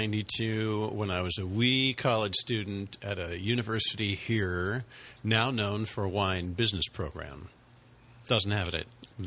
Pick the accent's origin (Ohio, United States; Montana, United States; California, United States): California, United States; Sebastopol; But I always found my way home and came back to Sonoma County. I grew up in Sebastopol